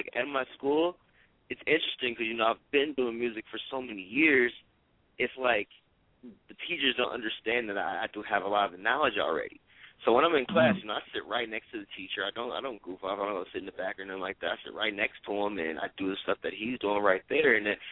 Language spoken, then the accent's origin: English; Oakland, California, United States; Dude, I was nobody from Oakland. I was nobody.